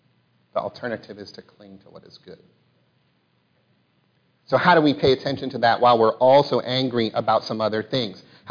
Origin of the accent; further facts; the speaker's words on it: Pennsylvania, United States; We're both from Western Pennsylvania.